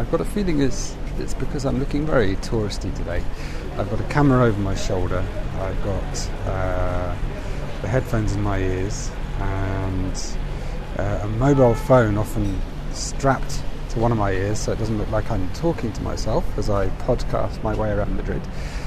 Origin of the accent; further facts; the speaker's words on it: England, United Kingdom; As an English person, box hedge has a wonderful smell.